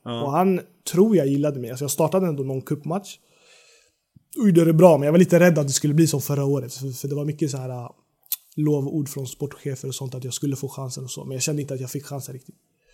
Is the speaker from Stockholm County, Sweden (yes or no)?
yes; Stockholm, Stockholm County, Sweden; now in Norrköping, Sweden; när jag kom från Stockholm.